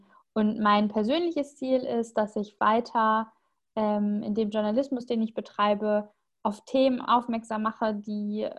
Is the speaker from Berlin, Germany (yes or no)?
no; Recklinghausen, North Rhine-Westphalia, Germany; also born or lived in Marl; Nee, ich komme auch aus dem Ruhrgebiet. Ich wohne in Recklinghausen und hier bin ich auch aufgewachsen. Geboren wurde ich in Mahl und ich bezeichne mich auch gerne als Kind des Ruhrgebiets.